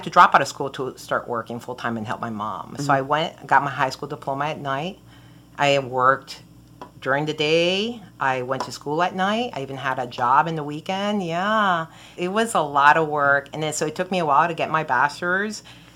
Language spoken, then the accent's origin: English; Miami, Florida, United States; also born or lived in Tampa, United States; My mom ended up in Miami, and that's where I was raised, and with my mom and my grandmother.